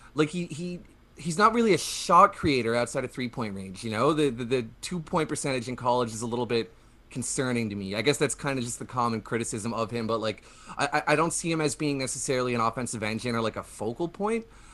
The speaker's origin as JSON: {"language": "English", "town": "St. John's", "region": "Newfoundland and Labrador", "country": "Canada", "said": "So I'm from St. John's, Newfoundland, Canada, right? So okay. Not, which is where I am currently"}